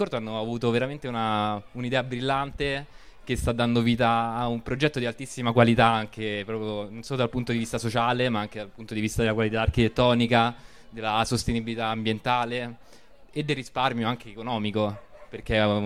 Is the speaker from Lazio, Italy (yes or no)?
yes; Rome, Lazio, Italy; perché sono di Roma